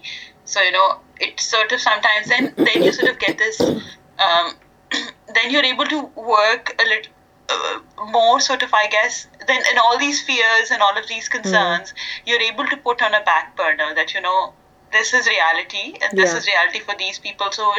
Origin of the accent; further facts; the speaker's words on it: Pakistan; having lived in Pakistan, growing up in Pakistan, yes, I mean, there were times a bomb blast would happen in the city.